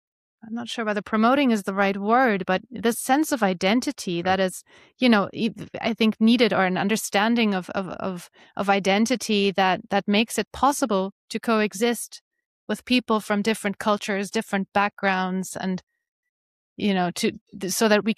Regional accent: Germany; also born or lived in Spain; I'm not just German. I'm also European and I'm a woman. I was born in Spain. I've lived in places that are outside of Europe.

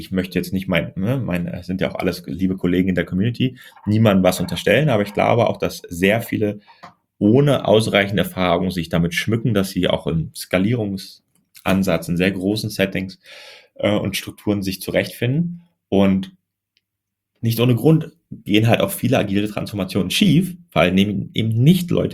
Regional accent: Germany; ich komme ja aus Deutschland, bin auch so selber durchs Studium gegangen

